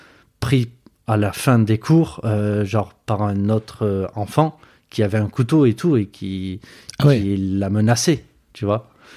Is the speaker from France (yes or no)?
yes; Marseille, Provence-Alpes-Côte d'Azur, France; donc j'ai grandi à Marseille, et puis j'ai grandi presque quasiment seul avec ma mère